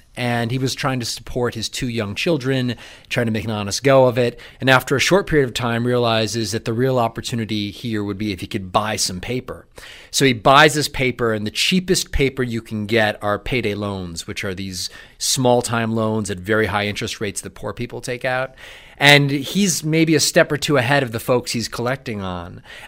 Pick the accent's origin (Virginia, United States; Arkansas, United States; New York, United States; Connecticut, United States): New York, United States; Buffalo; I grew up in Buffalo, New York